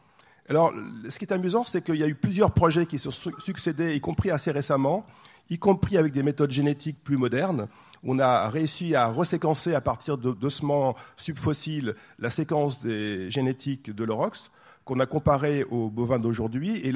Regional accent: France

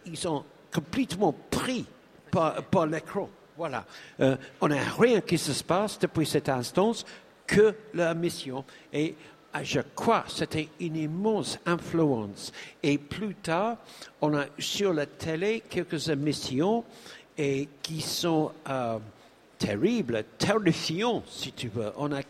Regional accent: Guernsey; French is a second language; j'ai revenu chez moi en Guernsey

